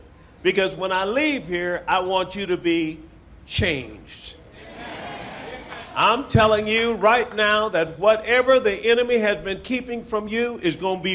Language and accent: English; United States; You're thinking God bless me because I'm from America?